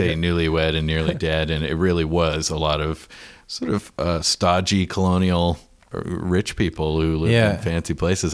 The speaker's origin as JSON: {"language": "English", "town": "Victoria", "region": "British Columbia", "country": "Canada", "tie": "born or raised there", "said": "growing up in BC because there just wasn't that cottage culture"}